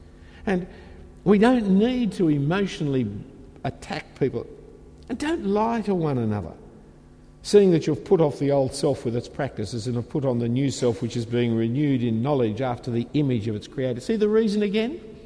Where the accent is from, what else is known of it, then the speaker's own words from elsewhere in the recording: Australia; hey, I'm an Australian, this is the side we drive on.